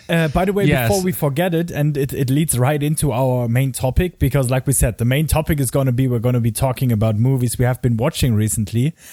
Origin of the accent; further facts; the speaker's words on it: Germany; English is a second language; Well, I'm from Germany. We don't have baseball over here.